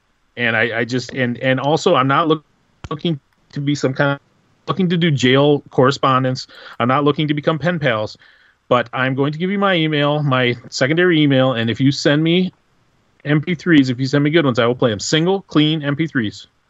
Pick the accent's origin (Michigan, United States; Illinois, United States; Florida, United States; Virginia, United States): Michigan, United States; So anyway, because I'm from Michigan and, you know, we're always complaining about the quality of our water